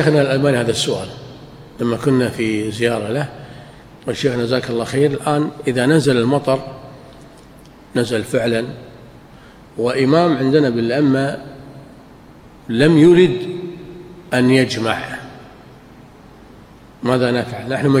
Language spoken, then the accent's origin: Arabic; Kuwait; واحنا عندنا بالكويت نبي بس ريحة مطر